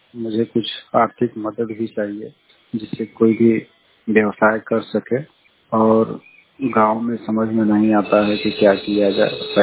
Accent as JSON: {"language": "Hindi", "region": "Uttar Pradesh", "country": "India", "said": "मेरी उम्र 35 साल है, मैं मिर्जापुर जिले का रहने वाला हूँ।"}